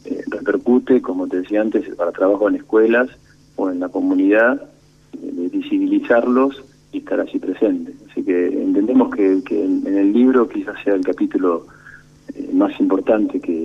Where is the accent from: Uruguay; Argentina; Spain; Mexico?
Argentina; Quilmes, Buenos Aires Province; Y yo vivía en Quilmes, porque yo nací en Quilmes.